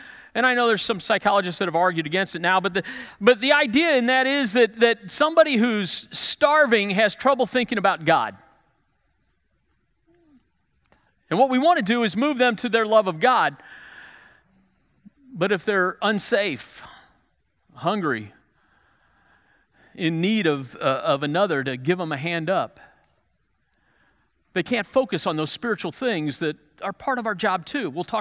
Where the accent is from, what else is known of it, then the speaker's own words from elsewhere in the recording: Missouri, United States; I grew up in West St. Louis County. I'm a Parkway Central grad.